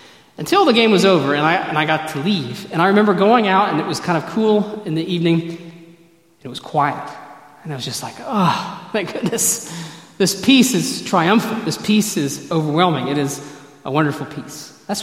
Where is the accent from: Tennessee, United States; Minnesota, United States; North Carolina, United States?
North Carolina, United States; I grew up in North Carolina